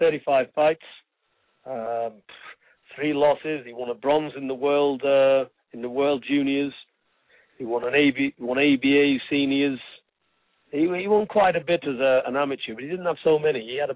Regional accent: England, United Kingdom; born there; we do come from travelling people, and our background is Irish. We come from Irish ancestry. We was born in England, but our fathers and grandparents are from Ireland.

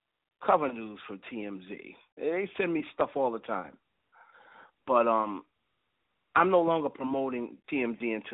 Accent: New York, United States; From growing up in New York and from knowing Lamar Odom a long time, Lamar Odom has had drug problems since high school.

